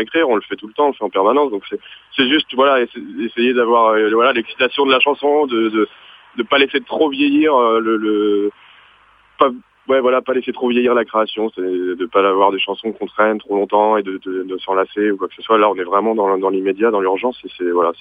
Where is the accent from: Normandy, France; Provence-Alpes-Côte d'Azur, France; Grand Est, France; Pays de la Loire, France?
Pays de la Loire, France; on est tous les deux provinciaux en fait à l'origine, Brieux et Lillois, et … donc je suis près d'Angers, une petite ville à côté d'Angers.